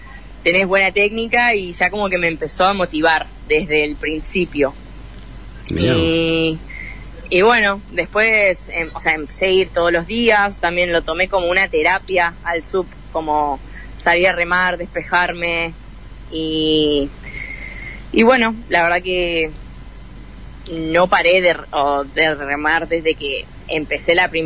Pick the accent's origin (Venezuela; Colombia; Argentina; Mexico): Argentina; now in United States; Bien, y yo la verdad que me fui de Argentina hace 2 años a vivir a Estados Unidos